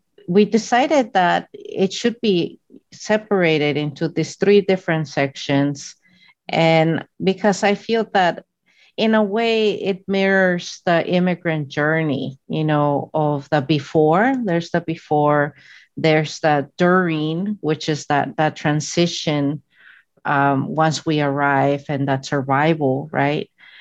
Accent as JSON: {"language": "English", "region": "California", "country": "United States", "said": "We grew up undocumented in the United States. She's from New York and I'm from California."}